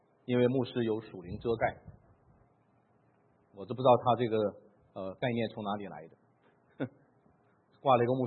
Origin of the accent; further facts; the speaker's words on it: China; 我们中国人啊，祖祖辈辈没有这个福音